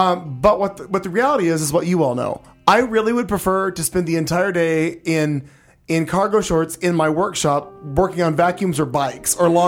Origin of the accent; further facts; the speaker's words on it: Missouri, United States; I grew up on a farm. I'm from Missouri.